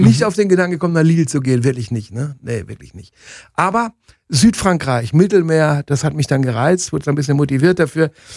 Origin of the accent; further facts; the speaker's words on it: Germany; Ich hatte natürlich einen Nachteil, weil ich war ja aus Deutschland.